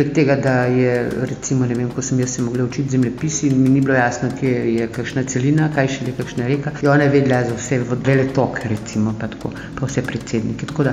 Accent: Cirkulane, Drava, Slovenia; also born or lived in Ptuj; Rodila sem se na Ptuju, ampak na Ptuju v porodnišnici, doma sem v Halozah, to je 15 km proč, tako da moj rojstni kraj je Slaneset občina Cirkulane, 3 km stran je Drava, to so haloški griči

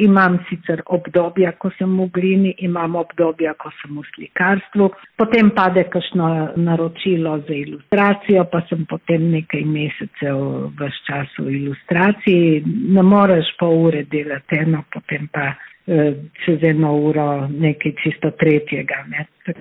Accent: Bela, Slovenian Littoral, Slovenia; rojena sem bila v Beli, to je v soteski Bele, nekje gor nad Vipavo, tam, kjer se konča Trnovska planota in začne Nanos, v bistvu zaselek sredi gozda

